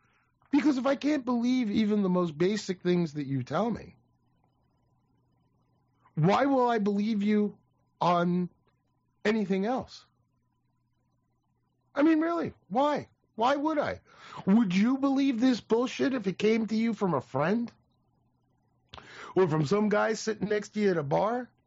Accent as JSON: {"language": "English", "region": "New Jersey", "country": "United States", "said": "Where I come from, that's called bullshit. Yeah, I mean, because I'm from Jersey. Jersey, we call bullshit, bullshit."}